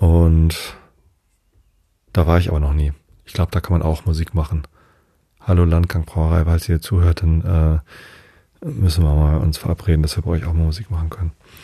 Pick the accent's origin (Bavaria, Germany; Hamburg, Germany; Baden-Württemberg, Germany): Hamburg, Germany; Und wir kommen ja quasi aus Wilhelmsburg.